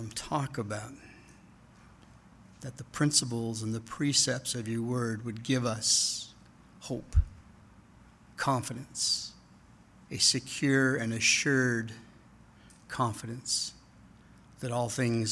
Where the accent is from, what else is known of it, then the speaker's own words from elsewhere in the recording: Brooklyn, New York, United States; I'm from Brooklyn, what can I say?